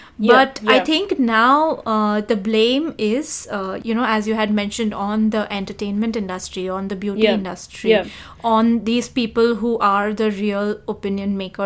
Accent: India; I'm definitely ashamed to hear that, being an Indian. But that's definitely a reality in our country.

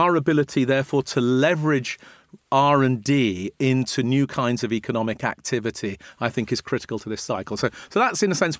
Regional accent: Morden, London, United Kingdom; I love Morden, where I grew up, and I went to school in Wimbledon

